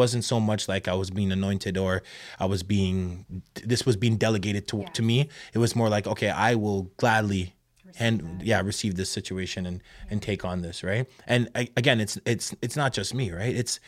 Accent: Jamaica; because we are Jamaican. We love everybody, right?

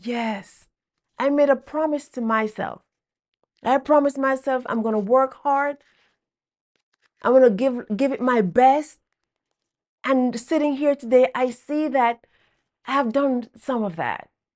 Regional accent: Jamaica; growing up in Jamaica as a kid, there were a lot of times we had to go through that weren't what we wanted as children

